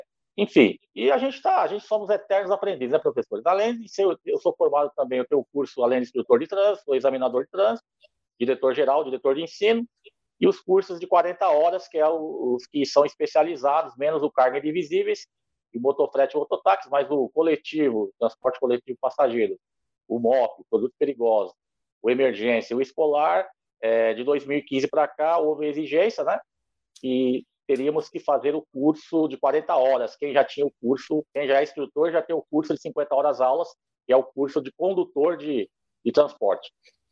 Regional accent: São Paulo, Brazil; also born or lived in São Caetano do Sul; now in Adamantina, Brazil; sou de Adamantina, na verdade sou nascido e criado na capital, né? Nasci em São Caetano, Grande São Paulo, e me criei em São Paulo por 30 anos, morei lá. Hoje resido em Adamantina, estado de São Paulo, 600 quilômetros da capital

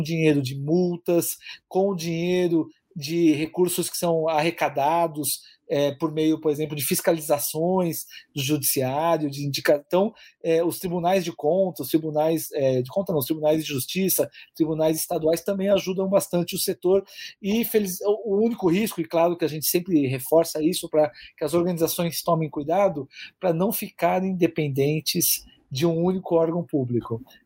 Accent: São Paulo, Brazil; Eu, por exemplo, sou de São Paulo, aqui tem muitos exemplos de parceria público-privada

